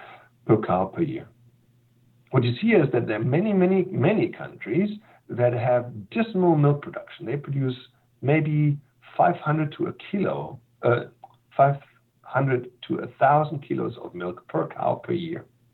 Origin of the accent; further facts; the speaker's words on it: Germany; moved away; I'm originally from Germany, and a couple of years ago, I witnessed millions of people streaming into that country